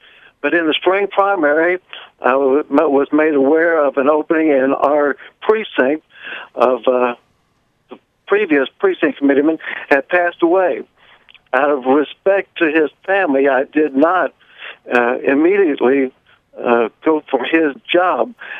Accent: East Marion, Illinois, United States; I'm from East Marion. I live here on Route 166. I am a retired carpenter contractor for a number of years here in Williamson County

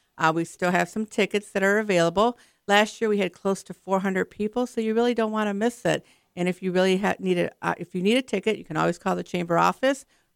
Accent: Detroit, Michigan, United States; and I come from the Detroit area. That's where I was raised, and that's where I had my whole professional career.

